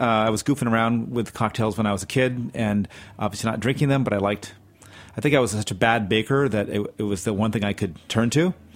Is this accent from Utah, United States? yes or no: no; New York, United States; born there; I was born in New York.